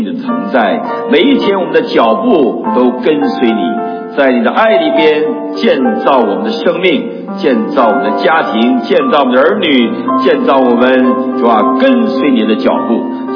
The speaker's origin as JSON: {"language": "Chinese", "country": "China", "lives_now": "United States", "said": "我们从中国来到美国，我们有一个美丽的梦想，对不对？"}